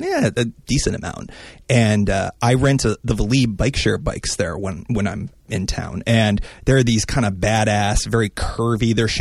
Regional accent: New York, United States; And it's funny because I'm from Western New York and there's only two.

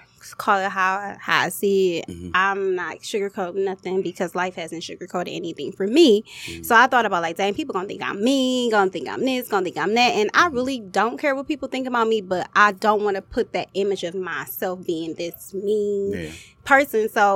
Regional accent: Detroit, Michigan, United States; But I'm like, I'm a real woman. I'm from Detroit. I grew up in the city.

